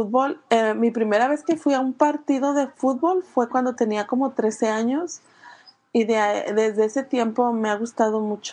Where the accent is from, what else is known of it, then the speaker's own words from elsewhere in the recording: León, Guanajuato, Mexico; born there; En León, Guanajuato, México.